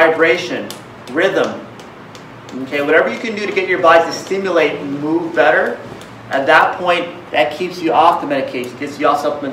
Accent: Philippines; Philippines. Yeah, I'm Filipino.

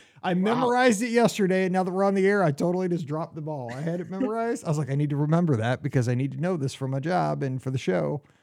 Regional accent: Missouri, United States; which is cool with me because I'm from Missouri.

